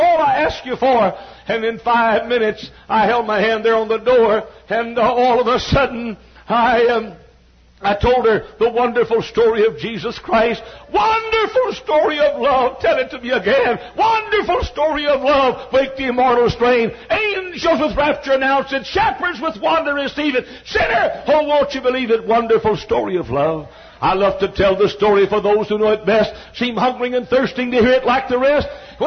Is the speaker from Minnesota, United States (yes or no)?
no; Texas, United States; And I came from Texas, and I'm homesick.